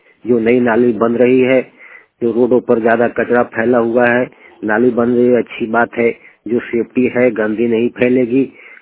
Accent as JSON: {"language": "Hindi", "region": "Jharkhand", "country": "India", "said": "ल पलामो झारखंड के निवासी हूँ।"}